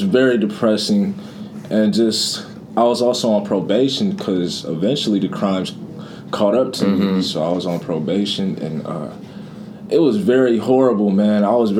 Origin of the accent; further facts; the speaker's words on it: Lansing, Michigan, United States; born there; Yes, I was born in Lansing.